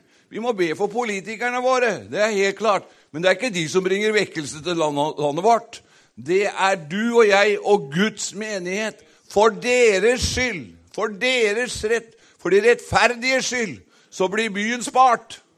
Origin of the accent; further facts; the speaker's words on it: Fåberg, Innlandet, Norway; når jeg begynte å gå rundt på husbesøk på Fåberg, på hjemstedet mitt